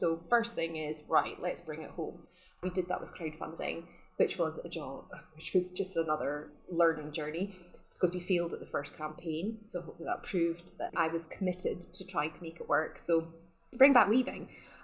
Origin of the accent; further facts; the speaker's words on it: Scotland, United Kingdom; super young, and we've been here forever. So yeah, it is home.